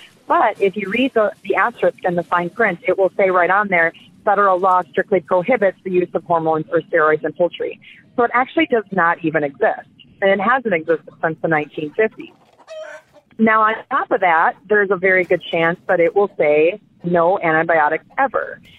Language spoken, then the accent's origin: English; Iowa, United States; also born or lived in Wisconsin; I'm from Northeast Iowa on a row crop and livestock farm